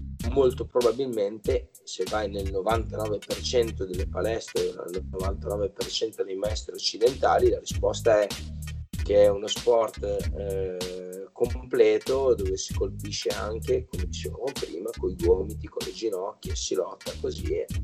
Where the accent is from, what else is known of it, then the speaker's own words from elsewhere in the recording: Bologna, Emilia-Romagna, Italy; born there; ho 43 anni, sono nato in una famiglia X, sono nato a Bologna